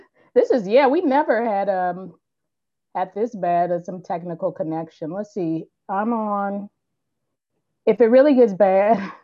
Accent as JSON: {"language": "English", "town": "Oakland", "region": "California", "country": "United States", "tie": "born or raised there", "lives_now": "Los Angeles, United States", "said": "But we're in Los Angeles, but we're from Oakland. So we're from the Bay Area, born and raised, and that is where it all started."}